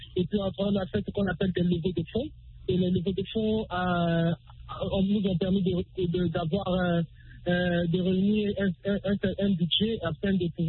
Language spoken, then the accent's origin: French; Canada; on a des Canadiens, comme moi, parce que moi je suis Canadien